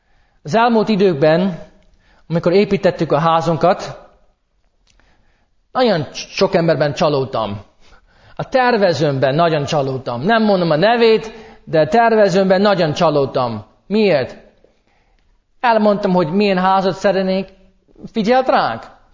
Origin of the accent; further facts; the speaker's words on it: St. Louis, Missouri, United States; én éppen St. Louisban nőttem fel